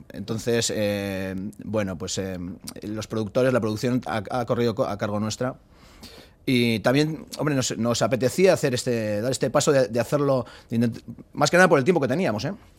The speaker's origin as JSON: {"language": "Spanish", "town": "Portugalete", "region": "Basque Country", "country": "Spain", "lives_now": "Getxo, Spain", "said": "Yo soy de Portu y bueno, lo que pasa es que llevo muchos años viviendo en Guecho"}